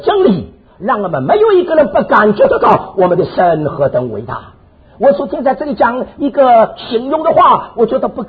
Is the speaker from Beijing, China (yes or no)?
no; Shanghai, China; accent: Shanghai accent; 那我这个上海口音听得懂吧？